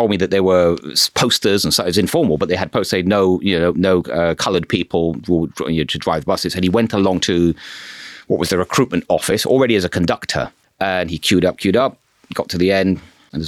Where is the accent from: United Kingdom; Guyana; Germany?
United Kingdom; Bristol, South West England; also born or lived in Rochdale; Yeah, I was by the age of sort of three or four, left with my parents and moved to Bristol.